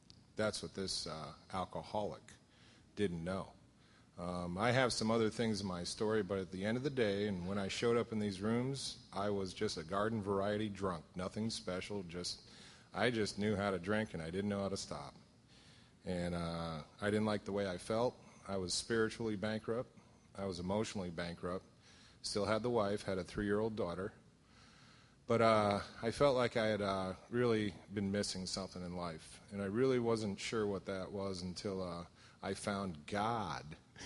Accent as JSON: {"language": "English", "town": "Bridgeport", "region": "Connecticut", "country": "United States", "said": "I was very young when I was growing up, and I am from the South, Southern Bridgeport, which is in Southern Connecticut"}